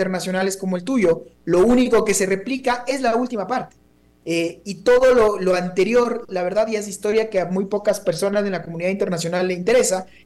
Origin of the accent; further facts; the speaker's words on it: Ecuador; me lamento como ecuatoriano